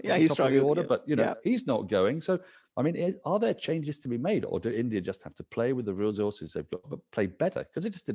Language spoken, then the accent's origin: English; England, United Kingdom; I might say this as an Englishman